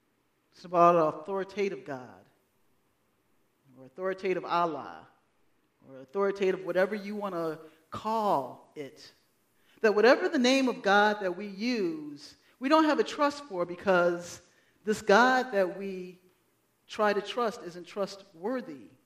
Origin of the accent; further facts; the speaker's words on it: Kansas, United States; You know, I came from Kansas. I wasn't born and raised there. I was there enough to say I'm from the show me state.